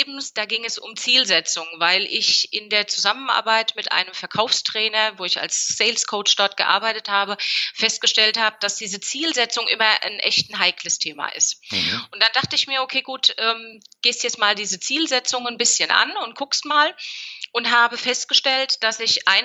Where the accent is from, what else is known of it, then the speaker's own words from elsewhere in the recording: Hesse, Germany; Ich komme in der Nähe aus Frankfurt